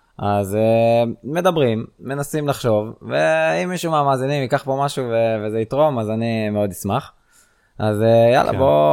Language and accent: Hebrew; Nir Galim, Southern District, Israel; אני בתור ילד, תגיד לי אם זה החוויה שאתה מתכוון אליה, גדלתי במושב נרגלים